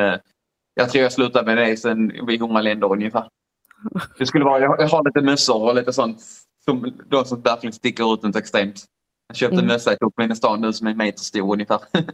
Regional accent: Sweden; nej, jag är från Sverige

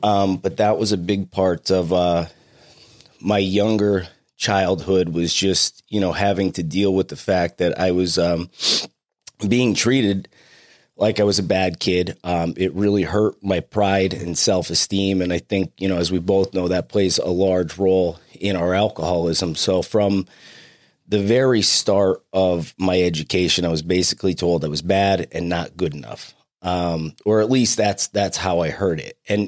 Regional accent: Taylor, Pennsylvania, United States; So I'm from Taylor, Pennsylvania, small town about 20 miles away.

